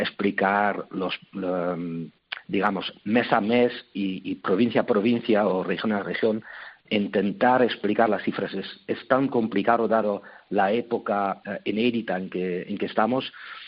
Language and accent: Spanish; Netherlands; Spanish is a second language; now in Spain; En los próximos meses tenemos que evitar que podamos tener que tomar medidas como está tomando mi país natal, ¿no? Holanda